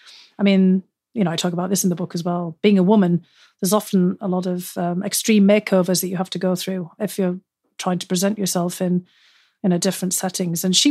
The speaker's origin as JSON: {"language": "English", "region": "the north of England", "country": "United Kingdom", "lives_now": "United States", "said": "the United Kingdom, they'd immediately know it was from the north. I mean, obviously, over time, my accent has morphed somewhat because when I first came to the US"}